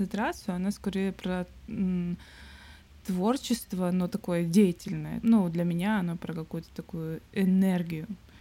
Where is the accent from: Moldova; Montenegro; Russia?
Montenegro; я из Черногории.